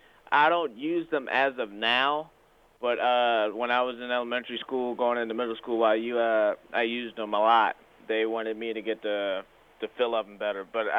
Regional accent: La Plata, Maryland, United States; born there; I was born in La Plata, Maryland, and I was born without any legs.

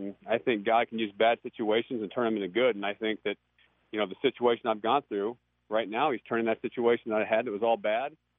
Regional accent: Texas, United States; I'm a small kid from Texas and shy kid from Texas. And I was growing up in the Bible Belt.

